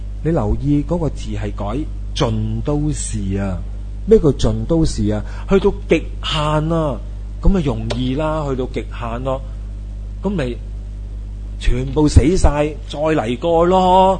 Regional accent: China; 觉得我们中国人的说话真的很难听啊

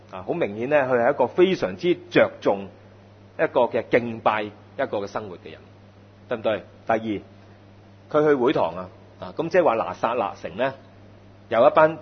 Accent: Aberdeen, Southern District, Hong Kong; 我係惠州人嚟嘅，咁我就喺香港出世，我哋喺香港成長，我由細到我做仔嘅時間呢，我就喺香港仔大嘅，所以我係香港仔嚟㗎。真是香港阿北甸，阿北甸華富村大的。

